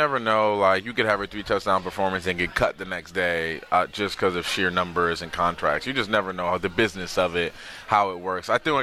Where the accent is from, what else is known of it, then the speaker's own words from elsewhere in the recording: Paterson, New Jersey, United States; You guys don't understand. I'm from Paterson, New Jersey. I will never live that down.